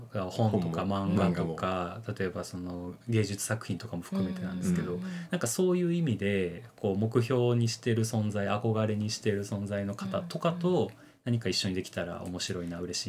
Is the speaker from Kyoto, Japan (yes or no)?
yes; Kyoto, Japan; 僕はもう生まれも育ちも京都なんですけど